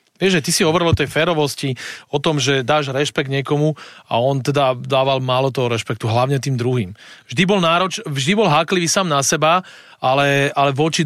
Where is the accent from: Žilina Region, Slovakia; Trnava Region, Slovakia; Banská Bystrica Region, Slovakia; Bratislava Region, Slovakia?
Bratislava Region, Slovakia; Bratislava; ale ja som odchovaný z Petržalky